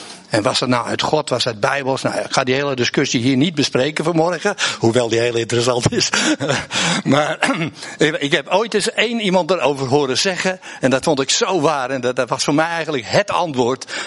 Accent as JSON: {"language": "Dutch", "town": "Amsterdam", "region": "North Holland", "country": "Netherlands", "said": "Ik kom zelf ook uit Amsterdam, uit de Jordaan. Ik ben echt een Jordanees. Mijn ouders die kwamen wel uit deze omgeving en zijn toen naar Amsterdam getrokken."}